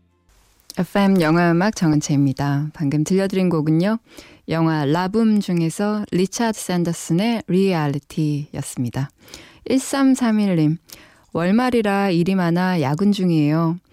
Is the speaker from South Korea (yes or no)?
yes; Busan, South Korea; now in Seoul, South Korea; 저의 고향으로 다녀오셨군요.